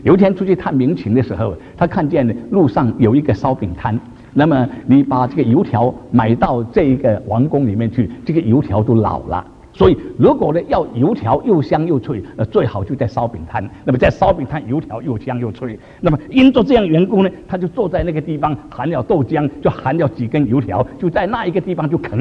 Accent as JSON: {"language": "Chinese", "country": "Singapore", "tie": "born or raised there", "said": "有时我小的时候在新加坡"}